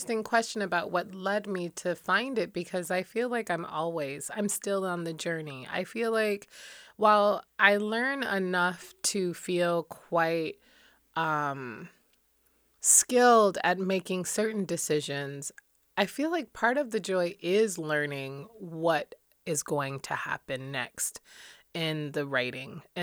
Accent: Detroit, Michigan, United States; I'm the Michigan Poet Laureate, and I'm from Detroit, Michigan.

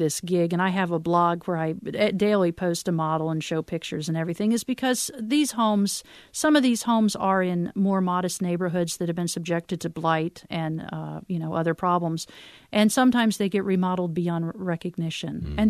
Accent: Norfolk, Virginia, United States; I'm from Norfolk, Virginia, and we've got an abundance of Aladdin really in this part of the country

